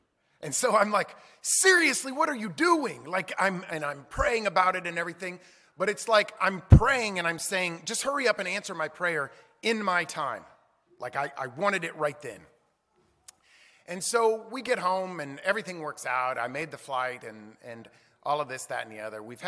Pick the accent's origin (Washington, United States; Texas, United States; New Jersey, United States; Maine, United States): Texas, United States; which is funny because we're from Texas, and we're like, oh, heat's not that big a deal